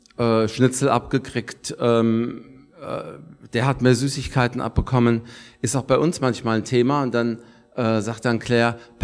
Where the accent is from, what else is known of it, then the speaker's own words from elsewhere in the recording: Frankfurt, Hesse, Germany; Und wir kommen aus Frankfurt